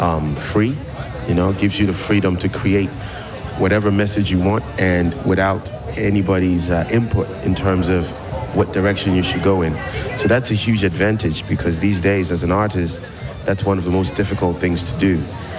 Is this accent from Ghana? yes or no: yes; Ghana; French is a second language; now in New York, United States; Je viens du Ghana. Je vis à New York.